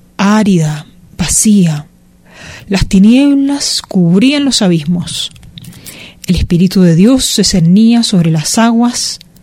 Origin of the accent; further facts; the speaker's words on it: Chile; Yo soy chilena, al norte de Chile existe un desierto inmenso